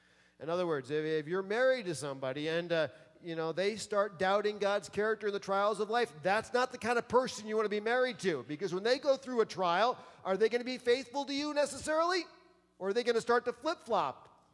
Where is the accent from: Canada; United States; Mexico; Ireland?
United States; East Coast; also born or lived in Lake Michigan; now in Iowa, United States; As you know, I grew up on the East Coast. I'm not an Iowa native